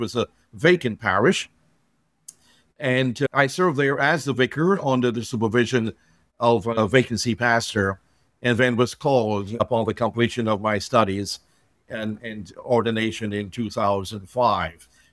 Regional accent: Guyana; And I grew up in the Lutheran Church in Guyana.

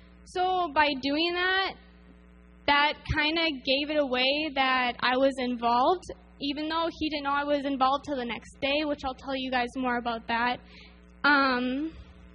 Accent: Marshfield, Wisconsin, United States; I'm from Marshfield, Wisconsin, right in the middle, and all around Wisconsin and other states too

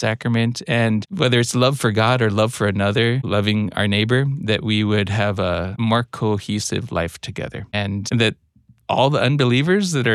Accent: United States; born there; My dad's Cuban. I was born in the United States.

